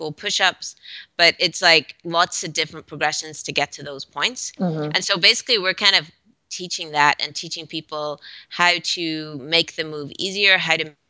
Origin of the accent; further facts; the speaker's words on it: Scotland, United Kingdom; Yeah. Well, that's where I'm from originally. So I grew up in Scotland and my family is all still there.